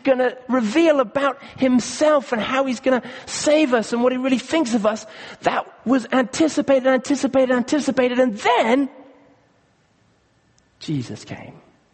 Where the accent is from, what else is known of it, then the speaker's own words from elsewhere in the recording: Kenya; now in United Kingdom; and we grew up together in Kenya